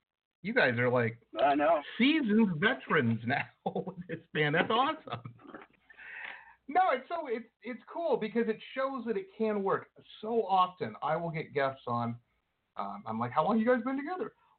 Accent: Michigan, United States; And they're from my home state of Michigan.

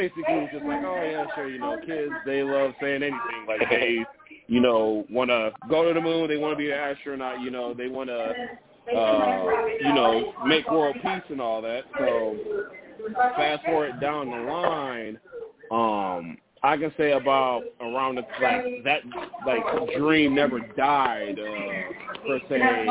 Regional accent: Milwaukee, Wisconsin, United States; Growing up in Milwaukee, Wisconsin.

